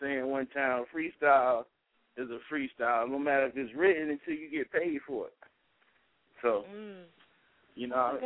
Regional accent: South Carolina, United States; You know, I'm from Dirty 30, South Carolina. That's the way we talk around this way.

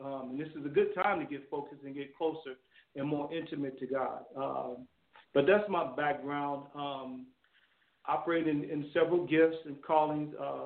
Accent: Chicago, Illinois, United States; You know, I was raised in Chicago, kind of cut my teeth through PAW, Pentecostal Assemblies of the World, in ministry

